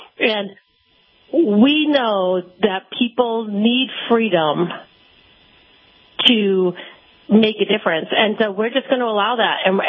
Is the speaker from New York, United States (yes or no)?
no; New Hampshire, United States; Yeah, we grew up in southern New Hampshire, and a lot of our family resides up in the Northeast.